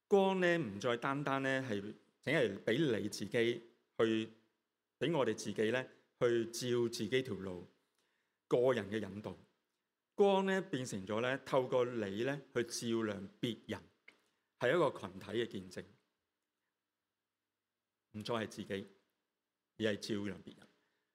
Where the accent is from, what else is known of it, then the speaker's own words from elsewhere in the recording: China; 其实都好似我哋中国人讲嗰只即系月光光照地堂年山呢啲歌咧